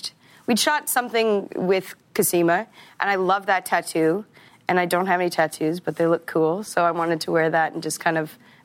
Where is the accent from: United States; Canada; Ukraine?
Canada; Regina, Saskatchewan; I'm from Regina.